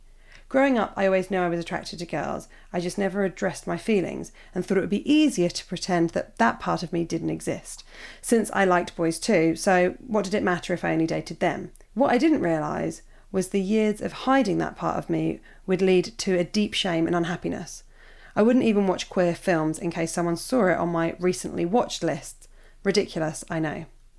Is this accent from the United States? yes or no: no; Australia; like I could escape the self-hatred and internalised homophobia that I've struggled with so much growing up in Australia.